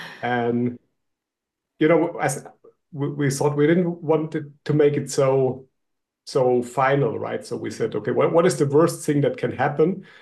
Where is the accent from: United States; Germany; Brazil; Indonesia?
Germany; English is a second language; So I'm from Germany. So most of my life I lived and worked in Germany.